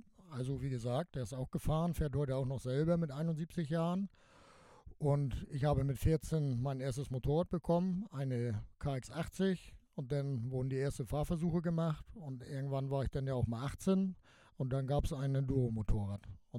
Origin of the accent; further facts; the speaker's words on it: Schleswig-Holstein, Germany; Ja, also mein Hausverein ist MSC Kaltenkirchen. Da komme ich her, ich komme ja aus Schleswig-Holstein.